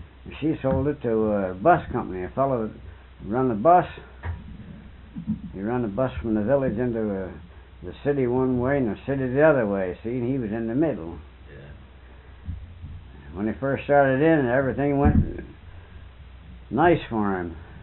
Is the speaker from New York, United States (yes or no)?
yes; Munsville, New York, United States; And where were you from up there? And I said, Munsville.